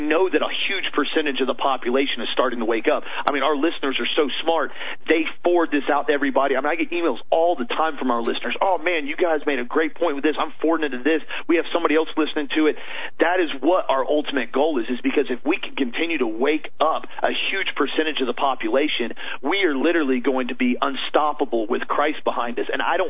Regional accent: United States; And I'm American. I'm proud to be here.

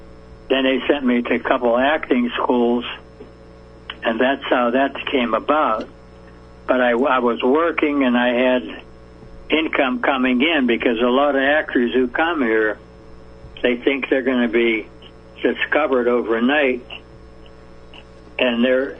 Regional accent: Pittsburgh, Pennsylvania, United States; now in California, United States; Well, I didn't come to California to be an actor or a preacher. I was born and raised in around Pittsburgh, Pennsylvania, and I had a lot of love in my family, a lot of support, and we went to church on Sundays

